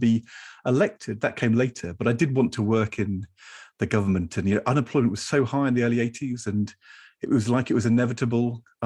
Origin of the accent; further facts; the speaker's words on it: Norwich, East of England, United Kingdom; I grew up in Norwich.